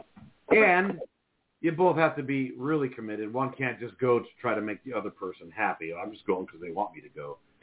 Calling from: Pennsylvania, United States; Pennsylvania, damn it.

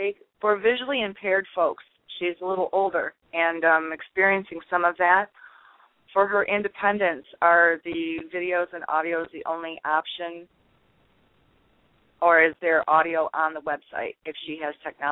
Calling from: Indiana, United States; from Indiana.

